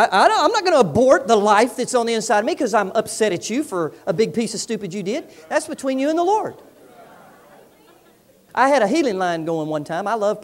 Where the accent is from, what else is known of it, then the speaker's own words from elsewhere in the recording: Orlando, Florida, United States; I grew up in Orlando, Florida, and we grew up in the orange groves.